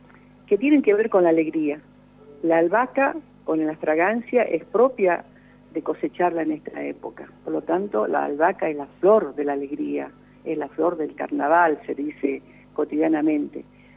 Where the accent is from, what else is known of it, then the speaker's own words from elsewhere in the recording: La Quiaca, Jujuy, Argentina; Yo lo viví en mis años quiaqueños, donde nací, en la Puna